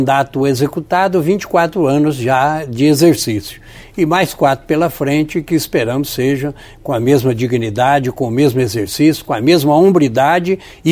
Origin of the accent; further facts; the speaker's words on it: Capitólio, Minas Gerais, Brazil; born there; Eu nasci em Capitólio, lá no sul de Minas Gerais, no sudoeste de Minas.